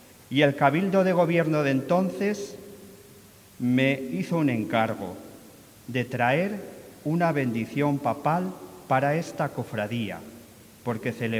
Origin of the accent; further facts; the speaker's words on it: Alaejos, Castile and León, Spain; mi ya lejana infancia, que la viví en mi pueblo natal, en Alaejos. Mis padres allí regentaban un bar